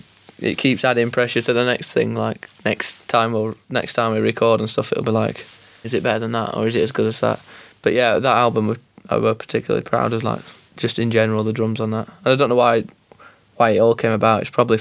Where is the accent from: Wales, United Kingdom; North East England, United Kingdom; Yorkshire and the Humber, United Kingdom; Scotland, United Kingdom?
Yorkshire and the Humber, United Kingdom; Sheffield; I'm actually moving into town soon, but I live like where I grew up in High Green, which is just outskirts of Sheffield. So I'm still happy here.